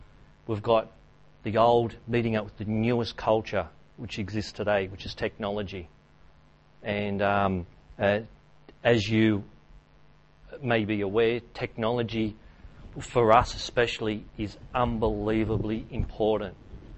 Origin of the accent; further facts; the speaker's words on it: Australia; I've been through the education system in the 70s and 80s as an Aboriginal fella and also as an Australian.